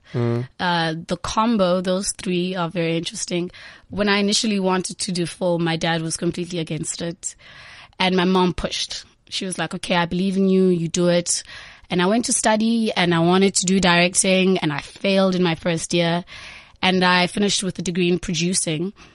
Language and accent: English; Eastern Cape, South Africa; I'm from originally from the Eastern Cape.